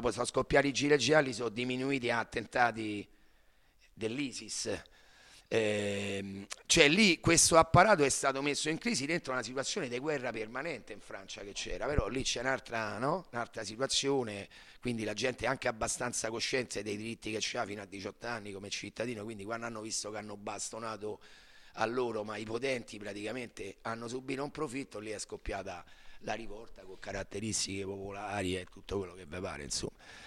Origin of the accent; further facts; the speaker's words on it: Rome, Lazio, Italy; sono da Roma chiaramente, però sono rimasto intimamente legato a quel mondo, anche perché vengo da una zona di Roma